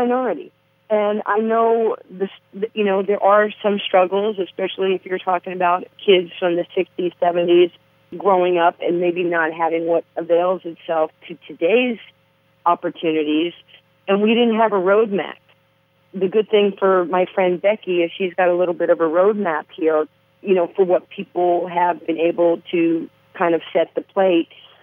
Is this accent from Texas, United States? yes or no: no; Harlem, New York, United States; I grew up playing in Harlem, and, you know, the joke always has been, you know, I'm the blackest white girl that you know, because of my growing up